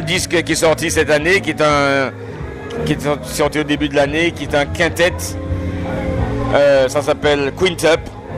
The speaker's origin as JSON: {"language": "French", "town": "Sainte-Thérèse", "country": "Martinique"}